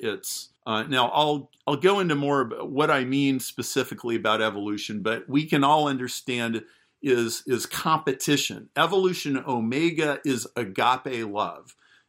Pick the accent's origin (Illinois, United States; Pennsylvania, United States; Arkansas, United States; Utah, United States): Illinois, United States; Chicago; I'm from Chicago.